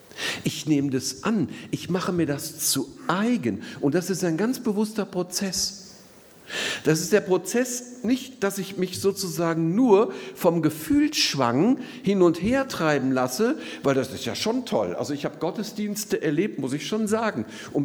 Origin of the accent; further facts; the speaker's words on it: North Rhine-Westphalia, Germany; ich komme ja aus dem Ruhrgebiet, also nicht ganz aus dem Ruhrgebiet, aber so ähnlich, so ein bisschen aus dem Bergischen Land, wenn wem das was sagt. So Wuppertal und so Elberfeld, die Elberfelder kennen manche vielleicht. Man hört es an meinem Tonfall möglicherweise etwas.